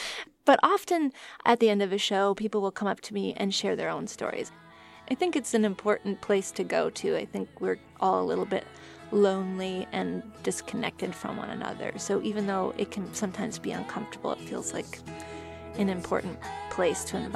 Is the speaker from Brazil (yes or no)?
no; Duluth, Minnesota, United States; I am a songwriter and performing artist. I grew up in Duluth, Minnesota